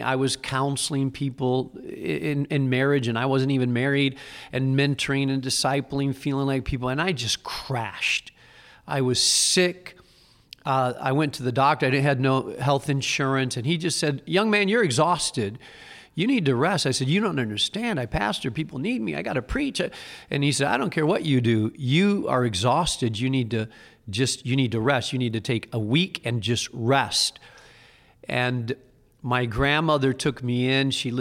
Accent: northern Spain, Spain; So I came to Moody from Spain. I grew up in Spain and a town of 200 people.

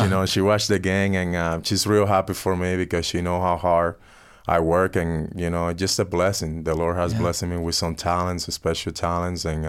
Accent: Dominican Republic; English is a second language; Well, I was about 11 or 12 years old, and, you know, growing up in the Dominican, that's pretty much what I did, just play baseball.

